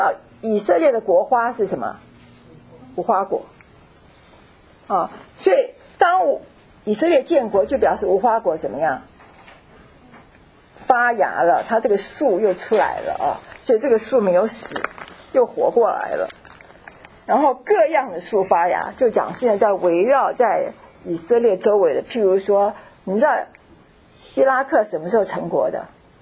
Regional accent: China

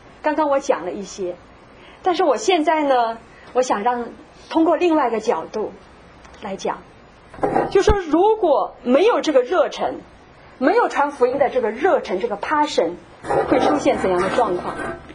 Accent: Nanjing, Jiangsu, China; moved away; also born or lived in Shanghai; 那我是在上海出生啊，在南京长大。五岁的时候呢，我就跟随父母去南京定居，我爸爸妈妈在那里工作。

